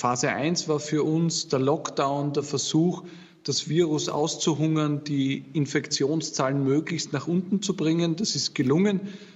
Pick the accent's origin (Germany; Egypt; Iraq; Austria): Austria; sind die Kriterien bei uns in Österreich nicht andere als in Deutschland.